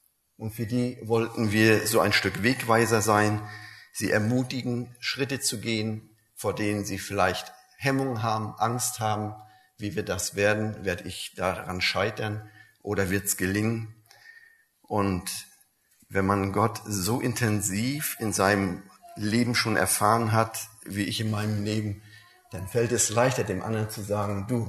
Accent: Wismar, Mecklenburg-Vorpommern, Germany; Aufgewachsen bin ich in Wismar, oben an der Ostsee.

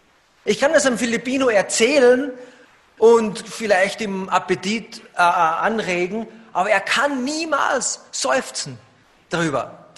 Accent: Austria; Ich komme aus Österreich, aus den Bergen

